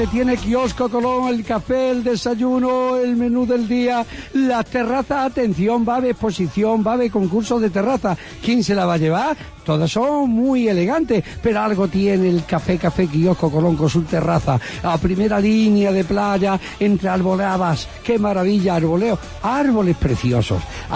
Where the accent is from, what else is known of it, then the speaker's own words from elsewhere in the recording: Cáceres, Extremadura, Spain; Oye, como buenos cacereños, ayer se nos fue al cielo un gran señor